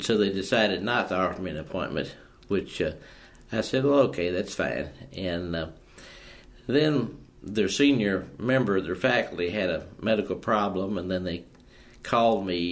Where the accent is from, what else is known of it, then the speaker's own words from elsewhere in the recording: Kentucky, United States; even though I was from Kentucky, from the South